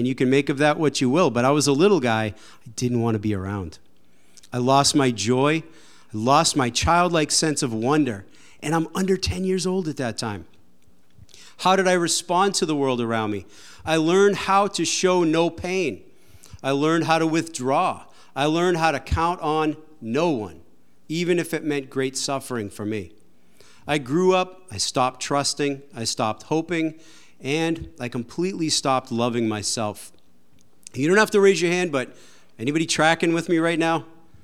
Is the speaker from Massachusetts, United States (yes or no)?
yes; South Hanson, Massachusetts, United States; Anyhow, I grew up in South Hanson. So most of you should go, What? Where? And so that's exactly the kind of town I loved. It was rural.